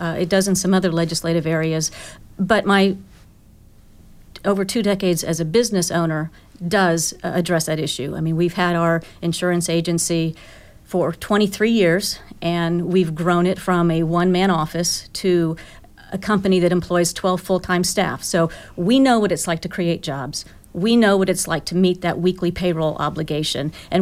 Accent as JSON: {"language": "English", "town": "Indianapolis", "region": "Indiana", "country": "United States", "tie": "born or raised there", "said": "I'm a Hoosier, native Hoosier. I grew up in Indianapolis and have been in Morgan County for about 30 years, all my adult life."}